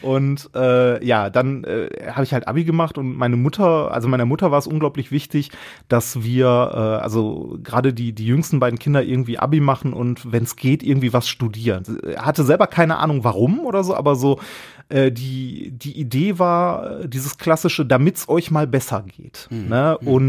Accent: Essen, North Rhine-Westphalia, Germany; Und ich bin in Essen-Altendorf groß geworden.

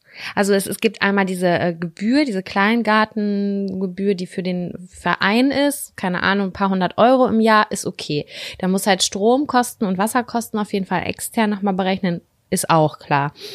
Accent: Lübbecke, North Rhine-Westphalia, Germany; wir sind in Lübbecke groß geworden, ich bin Großteil auch in Nettelstedt groß geworden. Ja. Ne? Ich habe viele Jahre in Nettelstedt gelebt.

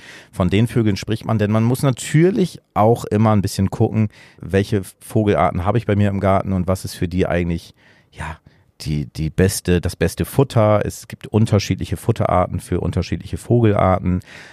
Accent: Lower Saxony, Germany; Und wir haben auf dem Land gelebt. Also in so einem ganz kleinen Dorf bin ich groß geworden in Ostfriesland.

